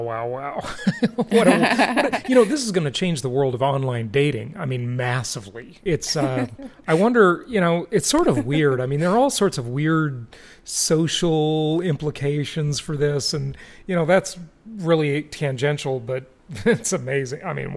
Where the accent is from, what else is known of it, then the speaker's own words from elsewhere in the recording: Los Angeles, California, United States; My hometown.